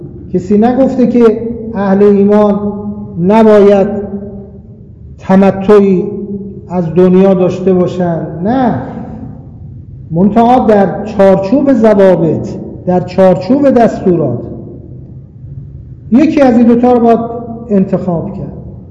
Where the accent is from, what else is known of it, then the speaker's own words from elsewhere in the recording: Khorasan, Iran; طلبه بودم، ادبیات خونده بودم در خراسان در شهر خودمون